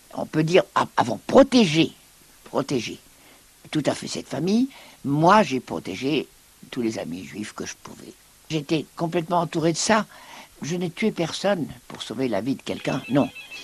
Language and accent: French; Bergerac, Nouvelle-Aquitaine, France; born there; Je suis née à Bergerac, d'une famille protestante, très anciennement protestante.